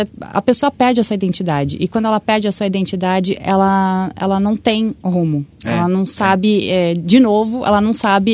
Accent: Blumenau, Santa Catarina, Brazil; eu sou de Blumenau. Eu fui criada num sítio.

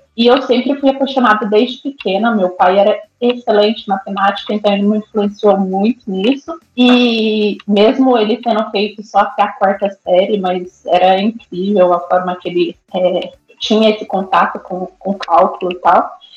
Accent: São Paulo, Brazil; Eu venho da periferia de São Paulo, então também não tinha recursos

